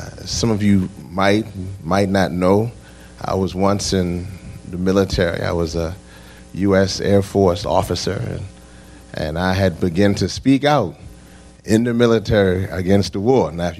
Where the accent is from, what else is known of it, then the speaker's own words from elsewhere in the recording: Shreveport, Louisiana, United States; born there; I'm from the South as well, so you might hear that little draw. I was born in Shreveport, Louisiana.